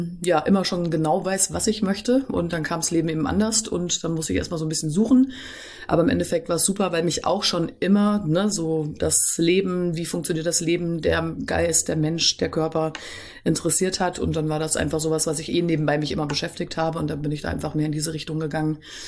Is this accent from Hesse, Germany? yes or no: yes; Fulda, Hesse, Germany; born there; ich bin hier in Fulda geboren. War dann mal zeitweise weg, aber bin wieder wie viele Fuldaer zurückgekommen in die schöne Rhön. Und bin auch gerne hier.